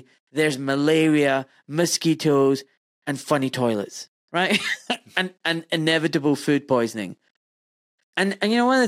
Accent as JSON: {"language": "English", "town": "Glasgow", "region": "Scotland", "country": "United Kingdom", "tie": "born or raised there", "said": "me being a little Pakistani kid, right? Born and brought up in Glasgow."}